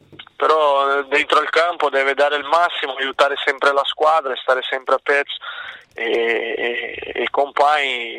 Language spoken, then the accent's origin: Italian; Brazil; Italian is a second language; il sogno, penso, che da un brasiliano che esci dalla favela, dalla povertà, e vuoi fare calciatore.